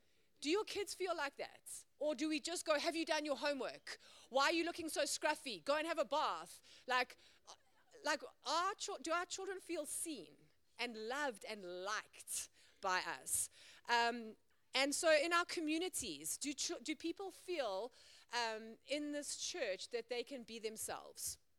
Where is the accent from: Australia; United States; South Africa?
South Africa; now in Zimbabwe; I thought South Africans were robust until I came to Zim and I was like, we are soft down south.